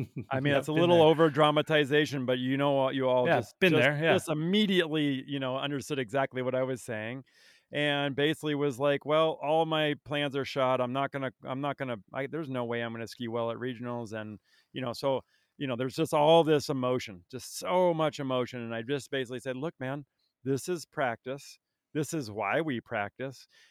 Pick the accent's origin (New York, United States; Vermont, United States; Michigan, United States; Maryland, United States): Vermont, United States; Barre; devastated my hometown of Barrie and Montpelier, Vermont.